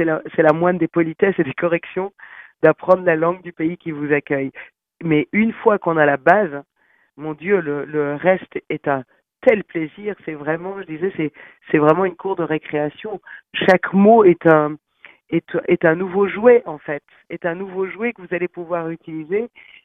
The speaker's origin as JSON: {"language": "French", "country": "France", "said": "à quel point je suis fière d'être française et que j'aime la France."}